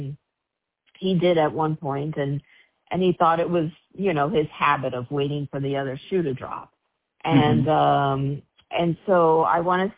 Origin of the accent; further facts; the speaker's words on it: New York, United States; I mean, he came from Oregon, I was from New York, and I'm half Dominican, half East Indian